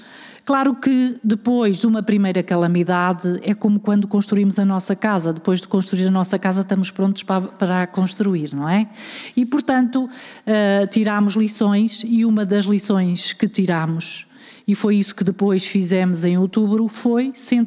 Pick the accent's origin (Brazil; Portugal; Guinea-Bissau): Portugal; enquanto portugueses, todos nos sentimos mal com Pedrógão